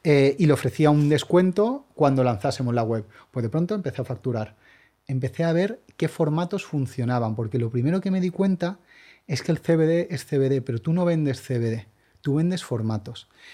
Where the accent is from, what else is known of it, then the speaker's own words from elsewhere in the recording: Málaga, Andalusia, Spain; now in Madrid, Spain; Yo soy de Málaga, yo vine a Madrid ya hace 14 años